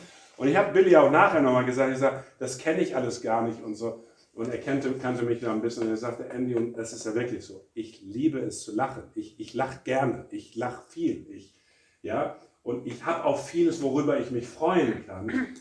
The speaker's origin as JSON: {"language": "German", "country": "India", "tie": "born or raised there", "also_born_or_lived": "North Germany", "said": "ich bin Norddeutscher, bin in Indien aufgewachsen"}